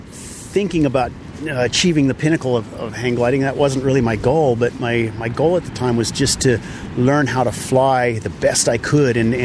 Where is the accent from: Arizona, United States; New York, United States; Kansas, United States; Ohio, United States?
Arizona, United States; moved away as an adult; Okay, well, I came from Arizona in the States. I came over here for hang gliding competitions in the summer.